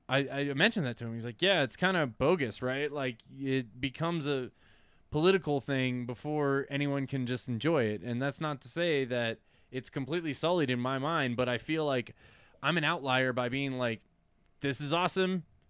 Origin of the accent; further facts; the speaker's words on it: Herndon, Virginia, United States; Anyway, the Herndon kid. You remember we reported on the kid from my hometown that is in the Capital system, Joe Snively?